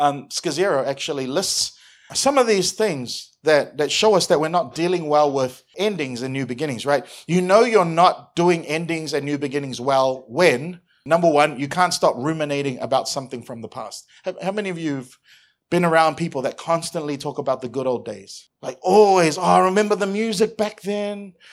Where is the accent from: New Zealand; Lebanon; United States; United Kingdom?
New Zealand; moved away as an adult; I come from New Zealand